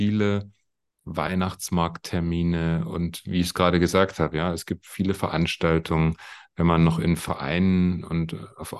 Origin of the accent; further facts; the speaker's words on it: Saxony, Germany; gerade bei uns im Erzgebirge und in Sachsen